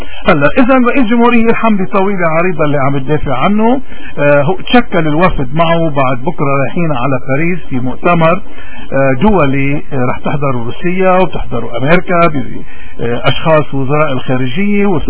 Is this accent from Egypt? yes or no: no; Lebanon; رح بيكون عندنا بلبنان 4 ملايين سوري، يعني مساوي لعدد اللبنانيين واكثر